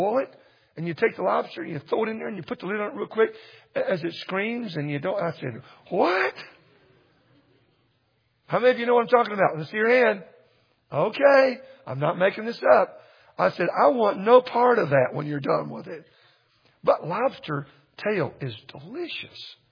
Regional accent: Texas, United States; When I first came here years ago, somebody gave me a present, a live lobster. Well, I'm from Texas.

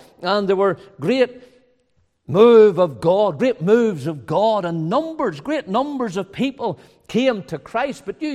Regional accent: Ballymena, Northern Ireland, United Kingdom; I was originally from Ballymena, and it's been, I suppose, 30 years since I attended Ballymena regularly.

